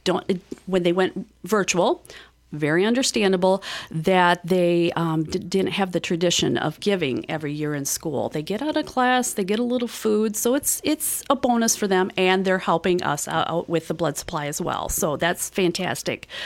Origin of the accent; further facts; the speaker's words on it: Wisconsin, United States; now in Mount Horeb, United States; I'm originally from the Grant County area, moved to Mount Horeb.